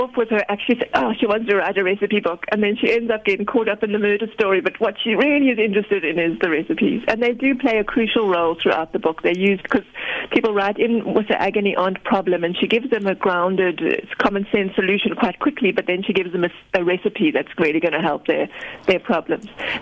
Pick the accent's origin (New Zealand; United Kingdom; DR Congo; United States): United Kingdom; England; I might have made her fully Afrikaans, but I'm English.